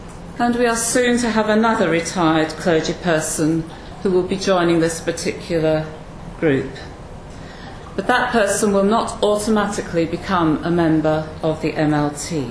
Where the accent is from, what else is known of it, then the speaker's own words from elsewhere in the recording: Selkirk, Scotland, United Kingdom; I come from a town 40 miles south of Edinburgh called Selkirk. So St. John's Selkirk is the church that I go to. We're in the Scottish Borders. And now think in terms of a small town with a population of about 6,000.